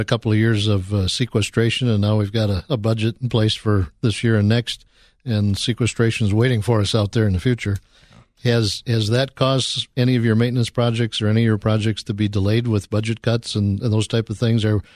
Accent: Minneapolis, Minnesota, United States; I grew up here in Minneapolis, and we always hear about the floods

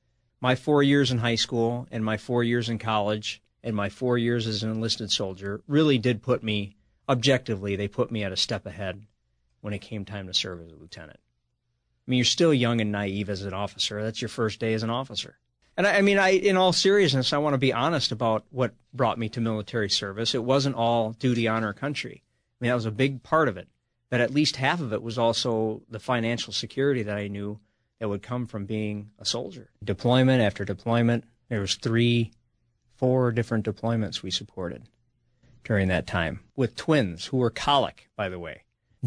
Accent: Minnesota, United States; also born or lived in Virginia / Alabama / Missouri / Washington, D.C.; being a Minnesotan in Alabama, stationed in Alabama.

